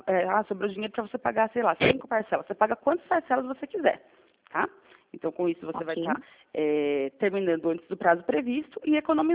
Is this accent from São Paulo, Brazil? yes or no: yes; São Roque, São Paulo, Brazil; eu sou de São Roque